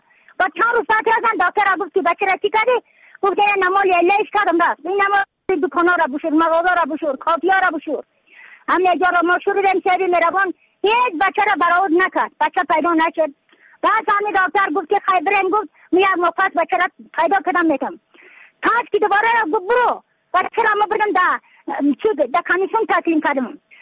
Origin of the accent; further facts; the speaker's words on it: Badakhshan, Afghanistan; از بدخشان هستم، مرکز بدخشان ولسوالی اکل پایان، قریه وین.